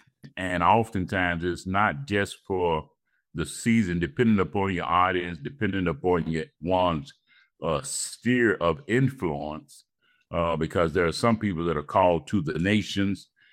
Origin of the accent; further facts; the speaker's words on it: Amarillo, Texas, United States; also born or lived in South Bend, Indiana; Well, I grew up in Amarillo, Texas 15 years ago. My family and I moved for about 12 years. We moved to Indiana, South Bend, Indiana. Did some pastoring there, and then after about 12 years, we felt led to move back here to Amarillo.